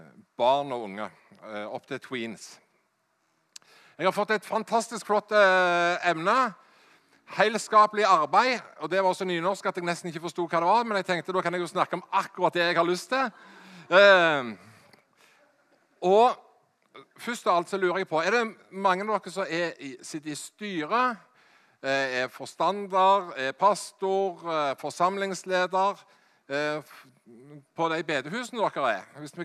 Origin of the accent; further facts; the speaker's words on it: Hjelmeland, Rogaland, Norway; Jeg er fra Hjelmeland i Ryfylke.